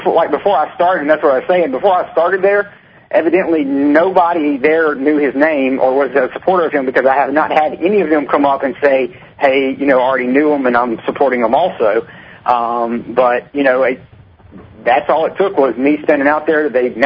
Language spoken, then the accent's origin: English; Carrboro, North Carolina, United States; Okay, I'm from Carrboro, North Carolina. It is basically Chapel Hill. You can drive not even 10 seconds down the road and you're in Chapel Hill, which is right by Raleigh and right by Durham.